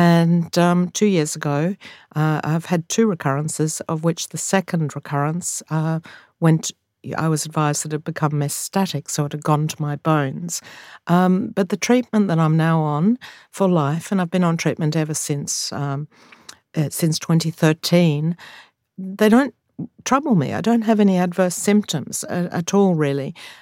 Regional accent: Australia; I'm Australian

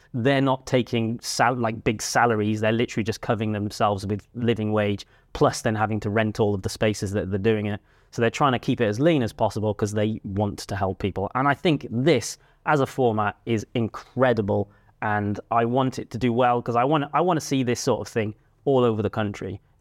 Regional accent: Cardiff, Wales, United Kingdom; So this is back when I lived in Cardiff. I grew up in Cardiff.

